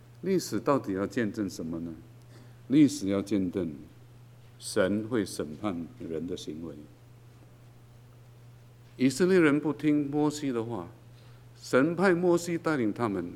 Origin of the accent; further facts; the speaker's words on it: Penang, Malaysia; 那我的家乡槟城也是在海边了。不，就本身就是海岛了